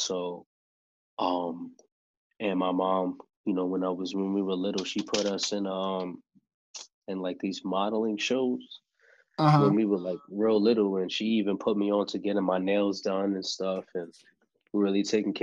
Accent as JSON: {"language": "English", "town": "New York City", "region": "New York", "country": "United States", "tie": "born there", "said": "I was born in the Bronx. I was born in a hospital called Bronx, Lebanon, on the Grand Concourse."}